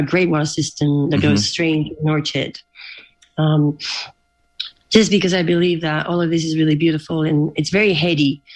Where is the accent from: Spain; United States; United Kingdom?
Spain; moved away as an adult; now in Australia; Well, I'm originally from Spain, like a lot of the community know